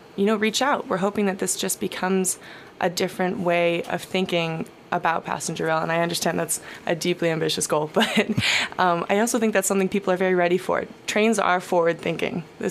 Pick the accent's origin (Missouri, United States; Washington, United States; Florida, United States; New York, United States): New York, United States; For me, I'm from New York, so it was very exciting I saw New York City in a way I never had before.